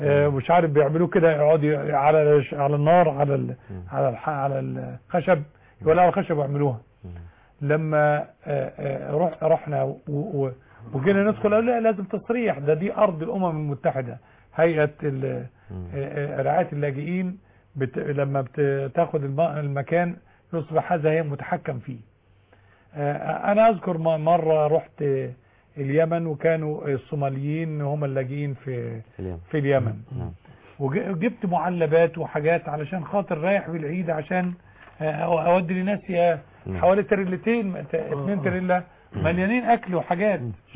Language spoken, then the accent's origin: Arabic; Egypt; إحنا عندنا في مصر بس 200,000 طبيب